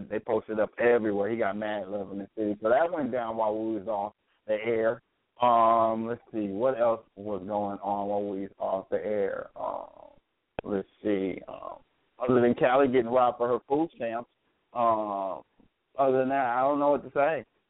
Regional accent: Minnesota, United States; Yeah, that's … from the Twin Cities.

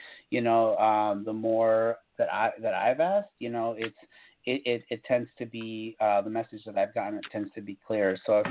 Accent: New England, United States; Like, I'm from New England, people who are listening in, and I go to Salem.

